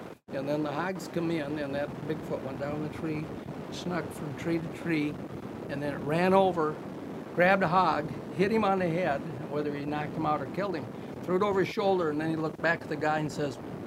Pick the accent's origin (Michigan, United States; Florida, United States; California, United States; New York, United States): Michigan, United States; Greenville; And my wife's in Battle Creek, and I'm from Greenville, Stanton, Sheridan area.